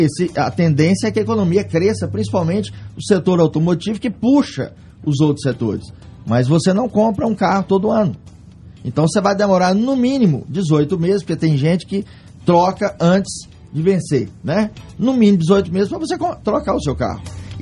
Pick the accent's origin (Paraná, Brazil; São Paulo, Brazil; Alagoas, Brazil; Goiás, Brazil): Goiás, Brazil; Catalão; Eu sou lá de Catalão e como economista, eu conheço também a parte econômica.